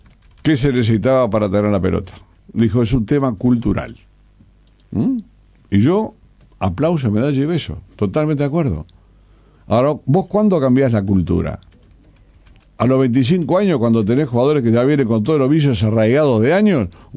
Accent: Uruguay; a mí me duele horriblemente como uruguayo

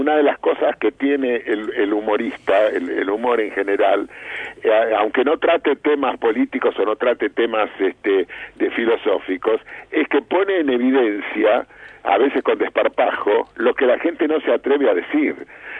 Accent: Buenos Aires, Argentina; los porteños sobre todo, los de Buenos Aires, yo soy porteño

